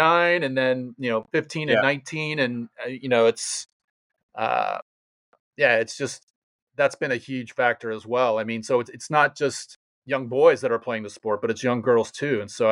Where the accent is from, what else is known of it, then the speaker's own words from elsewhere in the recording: Fort Lauderdale, Florida, United States; I grew up in Fort Lauderdale, and I mean, the Strikers were our team.